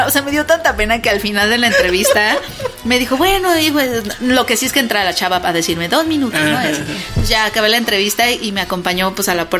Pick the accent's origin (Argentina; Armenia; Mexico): Mexico; Mexico City; como de dónde vienes, de la Ciudad de México. ¿Y te gusta venir de ahí?